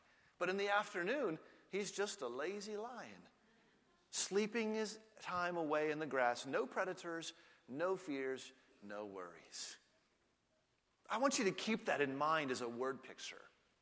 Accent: United States; I'm an American. That has no meaning to me whatsoever.

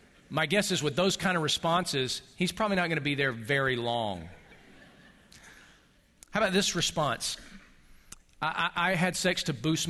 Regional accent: Buffalo, New York, United States; I I'm from Buffalo. You know, when I got off the plane here in Austin, I wasn't shivering.

